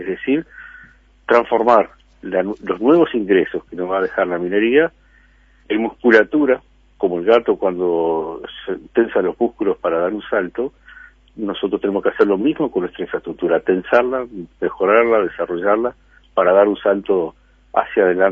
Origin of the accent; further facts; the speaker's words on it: Canelones, Uruguay; Yo soy de Canelones